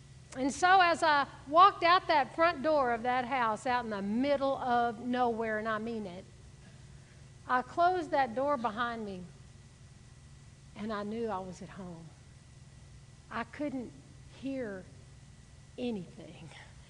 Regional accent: Houston, Texas, United States; most of you know that I grew up on West University Place in Houston. Most of you know that I was a real city girl

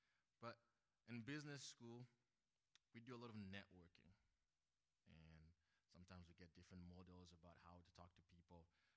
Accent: Zimbabwe; When I grew up in Zimbabwe, that was the end.

